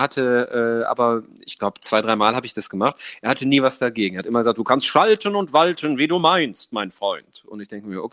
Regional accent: North Rhine-Westphalia, Germany; als Westfale

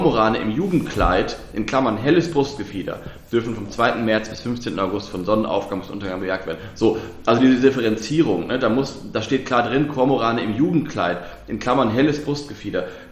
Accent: Lower Saxony, Germany; born there; Ich komme ja aus Niedersachsen gebürtig

